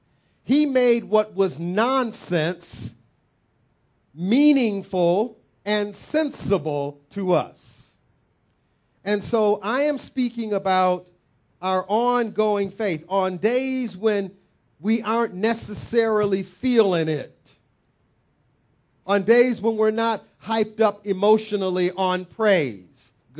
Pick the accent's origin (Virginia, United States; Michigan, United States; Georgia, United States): Michigan, United States; Saginaw; If we're in Saginaw, I guess the way my hometown is Saginaw, Michigan, little Detroit, but worse. If we're back in my hometown, we would probably say something like this, man, it's a square biz, this happened.